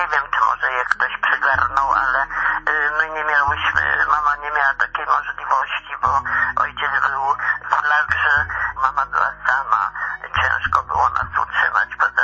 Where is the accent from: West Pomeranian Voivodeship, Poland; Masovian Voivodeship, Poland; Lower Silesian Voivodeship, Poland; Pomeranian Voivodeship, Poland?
Masovian Voivodeship, Poland; Warsaw; Jestem rodowitą warszawianką.